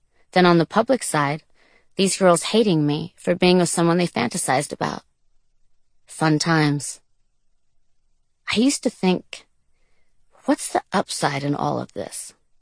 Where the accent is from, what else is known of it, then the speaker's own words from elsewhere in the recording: Tuscany, Italy; Italy, to the Tuscan countryside where I was born and raised.